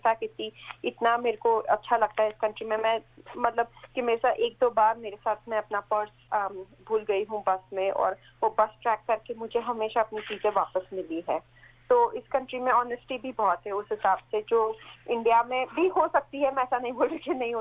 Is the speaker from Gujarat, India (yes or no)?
yes; Gujarat, India; also born or lived in Mumbai; मैं बॉम्बे में काम करती थी, और वहाँ पे मुझे, और मैं गुजराती हूँ इसमें भी, पर हमें मुझे हमेशा मराठी नहीं आती थी